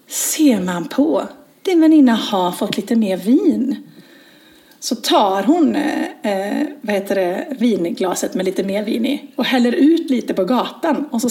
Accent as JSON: {"language": "Swedish", "town": "Borås", "region": "Västra Götaland County", "country": "Sweden", "said": "Jag är från Borås, jag är bonde."}